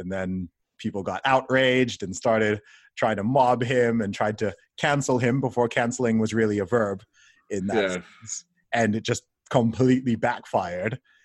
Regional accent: Saudi Arabia; I grew up in Saudi Arabia where you've got certain blasphemy laws and stuff like that.

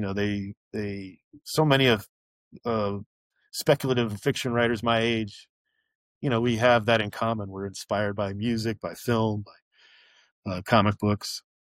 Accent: Tampa, Florida, United States; when I was a kid growing up in Tampa in the late 80s

